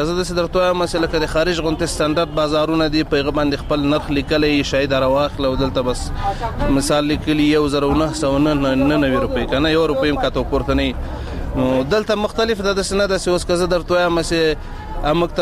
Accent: Logar, Afghanistan; زه د لوګر ولایت اوسیدونکو یم.

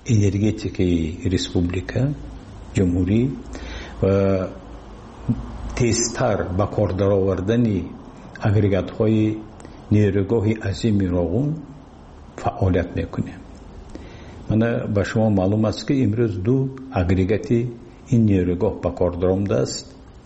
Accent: Tajikistan; لیکن من تاجیکستانی هستم، من تاجیک هستم.

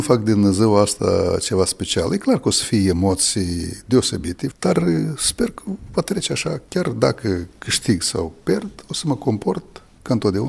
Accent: Florești, Florești District, Moldova; Sunt din Florești. Suntem pământeni.

